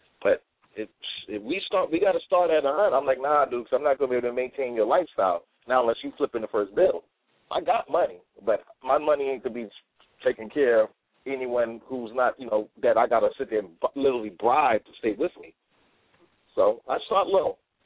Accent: New York, United States; Yeah, I'm from Newkirk. That's why I was born and raised on Newkirk. Newkirk at 21st.

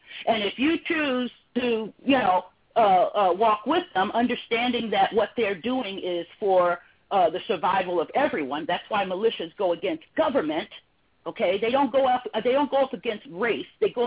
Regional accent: California, United States; And I'm from California.

